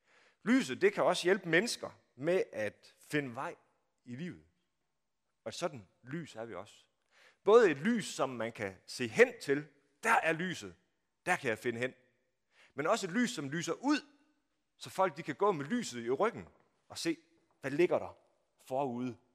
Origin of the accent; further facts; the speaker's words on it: Strandby, North Denmark Region, Denmark; I mine unge dage, så var der blandt de unge i Strandby, hvor jeg kommer fra